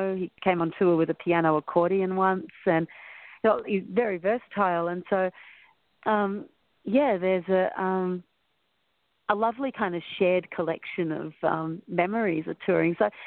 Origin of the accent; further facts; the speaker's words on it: Victoria, Australia; Well, remember, I'm Australian. Melbourne gets really hot.